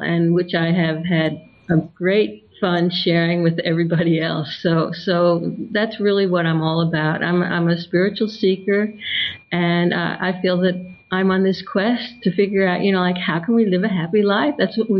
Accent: Washington, D.C. area, United States; I grew up in the United States, and during the 1960s, I grew up in the suburb of Washington, D.C., because my father worked in the Pentagon.

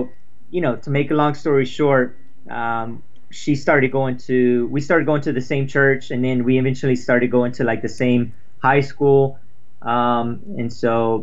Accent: Texas, United States; No. I mean, I was born and raised in Texas.

